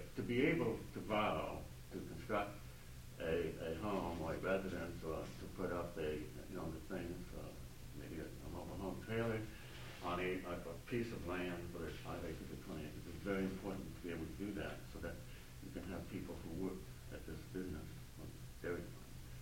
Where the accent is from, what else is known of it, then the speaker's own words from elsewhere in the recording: Point MacKenzie, Alaska, United States; I'm from Point McKenzie.